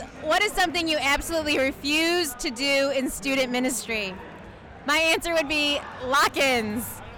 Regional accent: Rochelle, Illinois, United States; I'm from Rochelle, Illinois. I'm part of the Rochelle United Methodist Church.

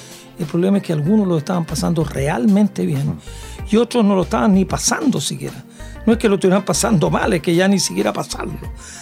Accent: Parral, Maule, Chile; now in Santiago, Chile; yo me crié en Parral, he vivido en Santiago todo el resto de mi vida, pero es mi ciudad

